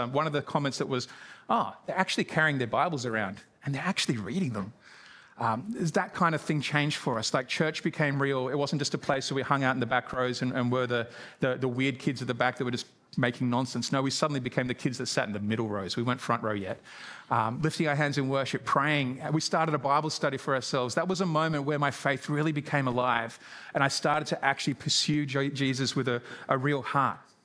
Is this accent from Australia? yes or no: yes; Gosford, New South Wales, Australia; born there; I was born in Gosford, New South Wales on the central coast, about an hour or so north of Sydney. And I grew up in a Christian home. My dad was a pastor.